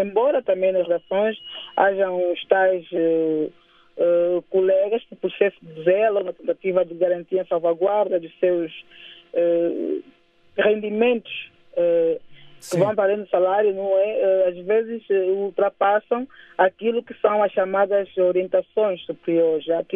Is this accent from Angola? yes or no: yes; Angola; como angolano, também tenho uns anseios que elas se concretizem.